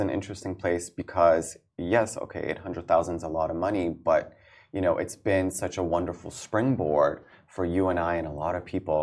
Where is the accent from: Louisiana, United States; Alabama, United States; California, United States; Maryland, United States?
California, United States; also born or lived in Iran; So originally, my parents, I grew up in California. I was about 2 when we left Iran.